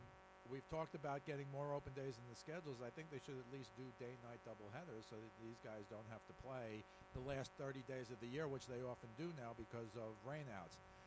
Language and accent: English; New York, United States; there was a lot of New York bias there, I have to admit, being a New Yorker.